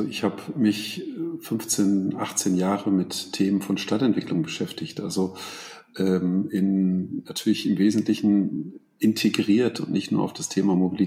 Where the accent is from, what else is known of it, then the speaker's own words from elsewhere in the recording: North Rhine-Westphalia, Germany; Ich komme so aus dem Münsterland, Bauernhof